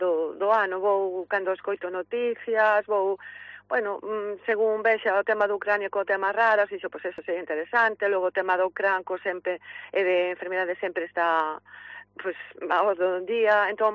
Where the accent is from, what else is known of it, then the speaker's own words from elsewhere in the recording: Fene, Galicia, Spain; como eu son de FENE, pois falei co Concello